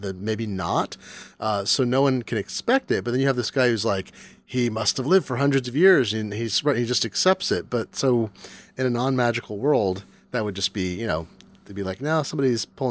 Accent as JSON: {"language": "English", "town": "Eugene", "region": "Oregon", "country": "United States", "tie": "born or raised there", "said": "the movie How to Beat the High Cost of Living was made in my hometown of Eugene, Oregon"}